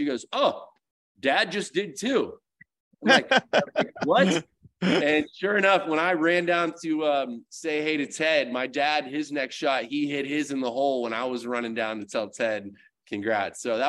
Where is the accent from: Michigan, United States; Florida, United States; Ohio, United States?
Florida, United States; But he was gracious enough to come and play in my charity event in Florida at my hometown.